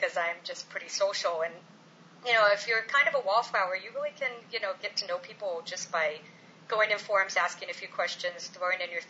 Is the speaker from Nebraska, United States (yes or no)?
yes; Nebraska, United States; moved away as an adult; I'm originally from Nebraska, and I moved out to Illinois to be with my husband